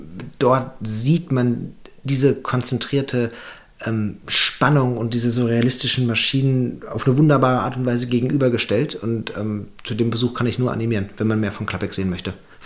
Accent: Dortmund, North Rhine-Westphalia, Germany; Also als Dortmunder und dementsprechend Ruhrgebietler hat man

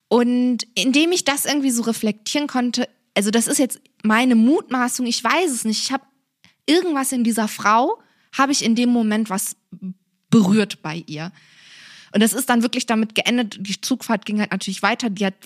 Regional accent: East Germany, Germany; ich bin aus dem Osten.

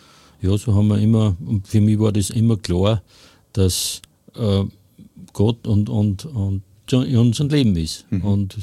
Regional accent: Hofkirchen im Traunkreis, Upper Austria, Austria; Ich komme aus Hofkirchen im Traunkreis und bin mittlerweile schon 66 Jahre.

